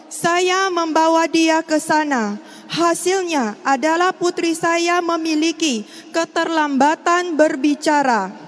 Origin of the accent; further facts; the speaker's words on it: Riau, Indonesia; Saya berasal dari Indonesia Riau.